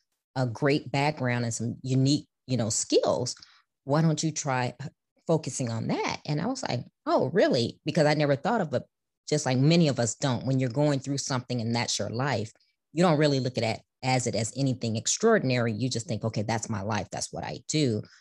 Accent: Chicago, Illinois, United States; Being a child of the 70s, I grew up in Chicago, inner city Chicago.

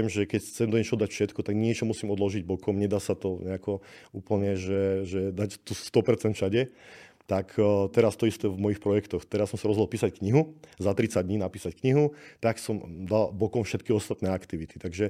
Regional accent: eastern Slovakia, Slovakia; A tak som z východu. A ja na východe z ničoho niečo je bežná vec.

